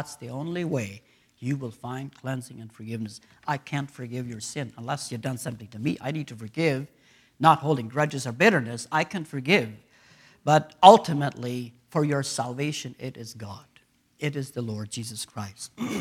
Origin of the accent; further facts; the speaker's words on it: Paraguay; I remember when I grew up in Paraguay, we had two incidents.